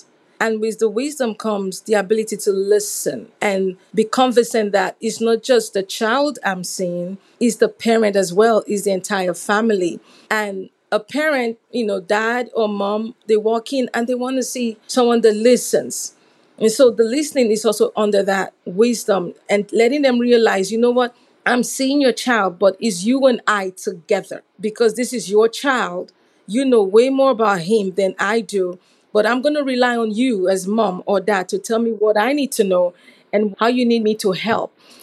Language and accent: English; Nigeria; moved away; From my name, you can tell that I grew up in Africa, specifically the western part, and that's Nigeria.